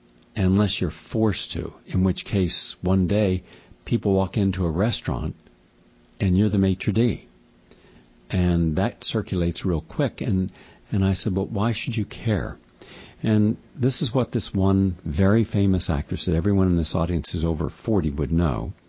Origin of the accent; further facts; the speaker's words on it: West Virginia, United States; So many of them reminded me of people I grew up with in West Virginia.